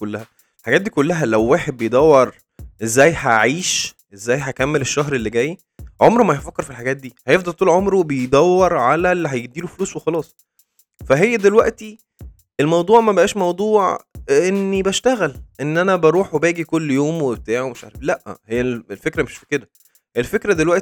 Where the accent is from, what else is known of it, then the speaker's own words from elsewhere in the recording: Egypt; اي بلد ما فيهاش الفقر اللي احنا فيه كمصريين يعني